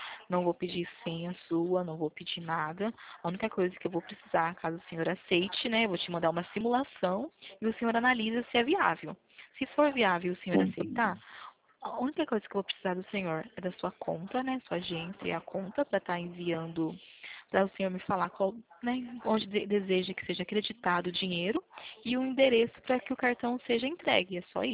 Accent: Presidente Prudente, São Paulo, Brazil; Eu sou de São Paulo, estado de São Paulo, Presidente Prudente.

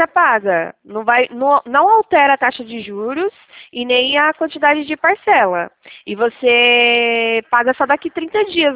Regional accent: Sorocaba, São Paulo, Brazil; E eu sou aqui de Sorocaba

